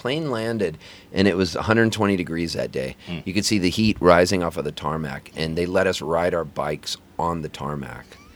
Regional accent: Palm Springs, California, United States; also born or lived in Canada / Pasadena, California; I grew up, we moved from Canada to Pasadena, California, and then my formative years were spent in Palm Springs, California.

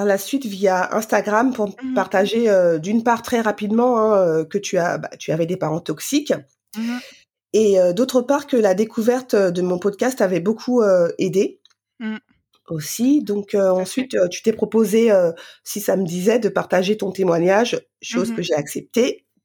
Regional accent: Paris, Île-de-France, France; je ne vis plus à Paris, mais voilà, j'ai vécu longtemps à Paris. Enfin, je suis née, j'ai vécu longtemps à Paris, donc je connais.

